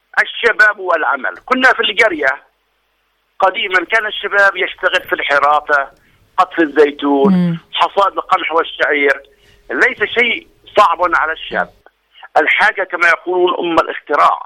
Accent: Jordan; عندنا بالأردن وأعتقد في جميع الدول العربية الشغل ليس حسب الكفاءة

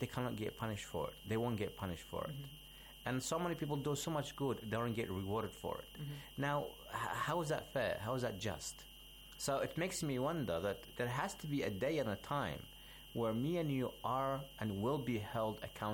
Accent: Iraq; now in Australia; I am from Iraq, currently residing in Australia.

